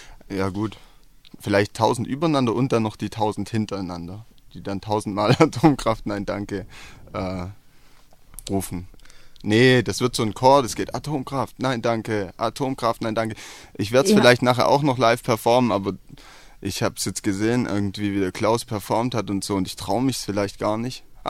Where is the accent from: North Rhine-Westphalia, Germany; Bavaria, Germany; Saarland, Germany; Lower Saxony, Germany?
Saarland, Germany; Biesingen; Der handelt von Biesingen, meine Heimatstadt. Aber es ist gar keine Stadt.